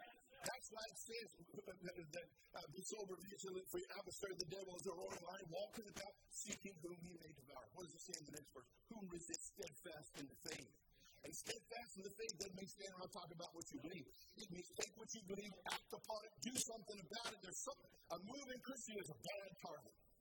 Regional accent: California, United States; I'm sorry, I'm from California.

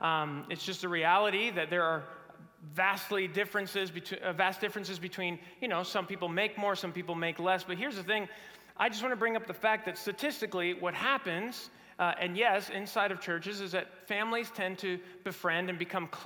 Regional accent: Mexico; now in United States; because now I'm both American and I'm Mexican, so it's not quite, I don't consider myself like a true foreigner in the sense that I had a lot from my dad. He taught me a lot about the American culture before I even moved here.

